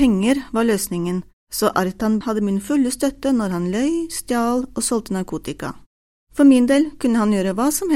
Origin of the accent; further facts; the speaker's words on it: Albania; Norwegian is a second language; now in Norway; Da jeg vokste opp i Albania, drømte jeg om et liv uten fattigdom.